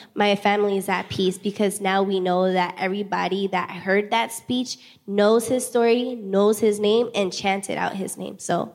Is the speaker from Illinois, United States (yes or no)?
no; Los Angeles, California, United States; Yeah, I mean, growing up in South Central, I have been shot at before.